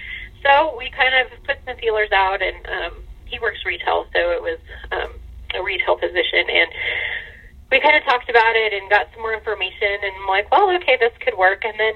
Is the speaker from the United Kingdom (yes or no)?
no; Montana, United States; now in Puyallup, United States; I am actually originally from Montana, and my husband, Sean, and our two girls, Emily and Isabel, and I moved to Puyallup 3 years ago.